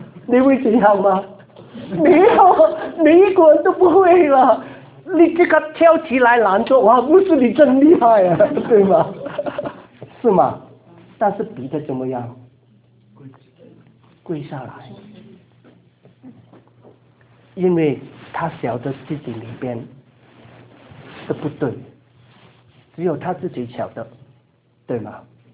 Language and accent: Chinese; Guangdong, China; accent: Cantonese; 我们广东话就是怎么说啊？